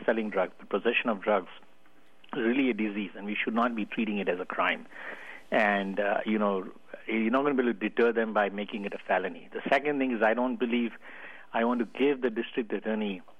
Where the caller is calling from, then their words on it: Fremont, California, United States; I'm calling from Fremont.